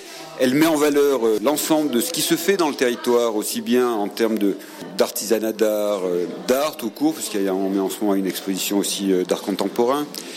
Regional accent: Provence-Alpes-Côte d'Azur, France

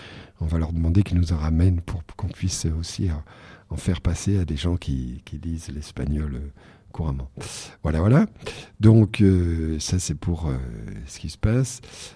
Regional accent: Algiers, Algiers Province, Algeria; Moi, ça me rappelait mon enfance à Alger

